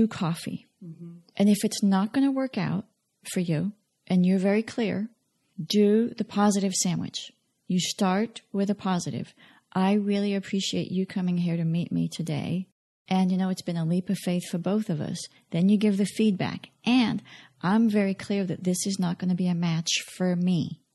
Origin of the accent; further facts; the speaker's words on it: France; And I was born and raised in France. So I know I don't sound it